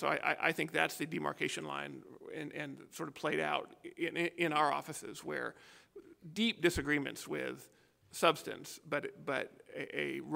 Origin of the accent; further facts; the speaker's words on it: Kentucky, United States; Tennessee is an important state. I'm from Kentucky.